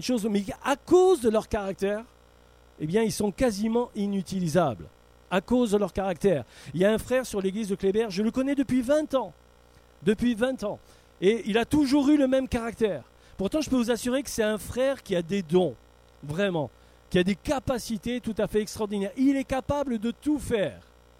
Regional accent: Corsica, France; tu l'as dit, je suis corse

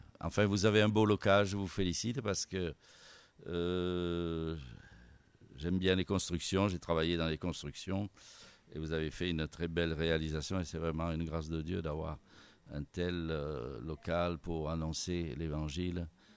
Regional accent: Orange, Provence-Alpes-Côte d'Azur, France; Je suis orangeois de naissance, vauclusien, voilà. Je suis né spirituellement en Avignon, pour ceux qui connaissent. Donc je suis un vrai vauclusien. Voilà, j'ai connu le Seigneur en Avignon

